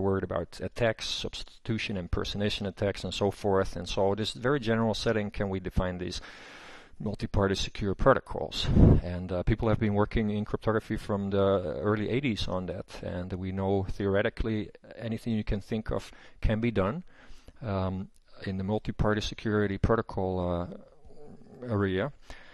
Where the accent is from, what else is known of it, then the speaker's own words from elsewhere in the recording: Netherlands; English is a second language; I started in 1992 in the Netherlands, which is my home country